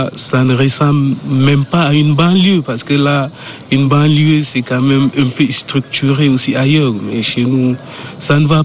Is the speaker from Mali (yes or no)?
no; Chad; puisque je suis tchadien, je vis dans des conditions aussi que je connais